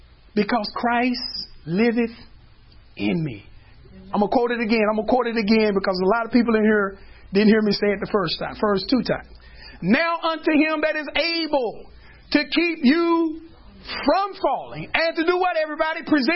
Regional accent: Dallas, Texas, United States; But I'm from Oak Cliff. Okay? I'm from the hood side of Oak Cliff.

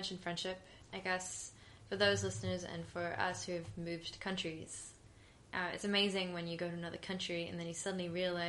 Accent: Australia; I'm originally Australian.

